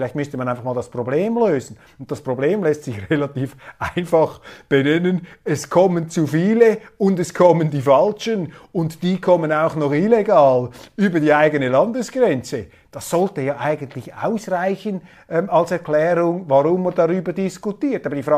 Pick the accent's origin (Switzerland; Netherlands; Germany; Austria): Switzerland; Und hier sage ich als Schweizer von außen betrachtet